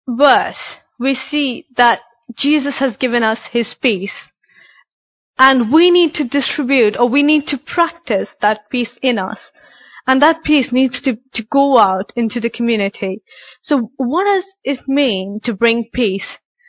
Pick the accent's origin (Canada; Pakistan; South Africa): Pakistan; because I'm from Pakistan and Afghanistan's really near, they're very close to us.